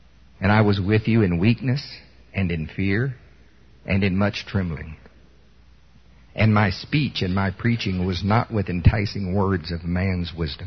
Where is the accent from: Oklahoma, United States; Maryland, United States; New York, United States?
Oklahoma, United States; I'm from Pottawatomie County, Oklahoma, and down there we pinch things.